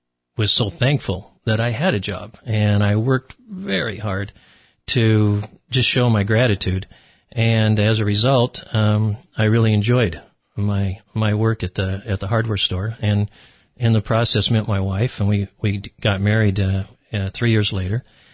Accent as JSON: {"language": "English", "town": "Compton", "region": "California", "country": "United States", "tie": "born or raised there", "said": "It was a very intense period. I grew up in Compton, California, which is on the south side of L.A."}